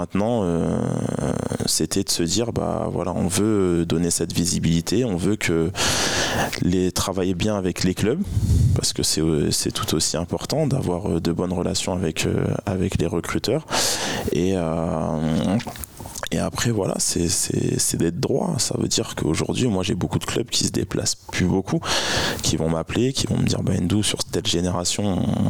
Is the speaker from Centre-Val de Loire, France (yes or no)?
yes; Chartres, Centre-Val de Loire, France; parce que je suis né à Chartres et je suis chartrain.